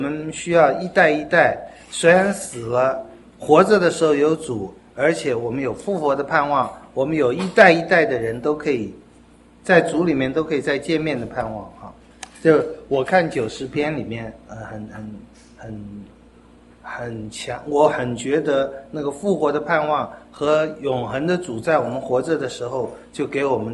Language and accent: Chinese; China; 我们中国人也有黄粱一梦，喜欢用睡一觉或者梦来形容人生